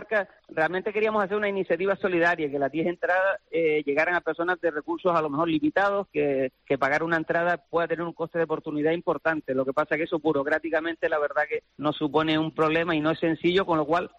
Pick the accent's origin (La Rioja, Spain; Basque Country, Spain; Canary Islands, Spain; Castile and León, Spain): Canary Islands, Spain; Guía; yo soy de guía y soy muy de Las Palmas.